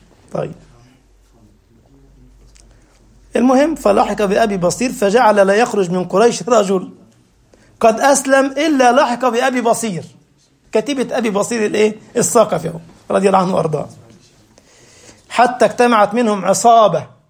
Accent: Egypt; انا اذكر مره ودونا متحف عندنا في مصر من المتاحف وتابع المدرسه احنا الصغار

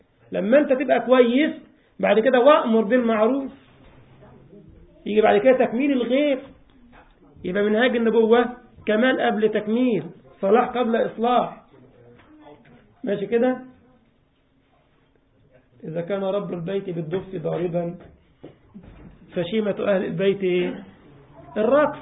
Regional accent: Egypt; كان عندي خطبة جمعة في مسجد في مدينة اسمها دار السلام عندنا في مصر

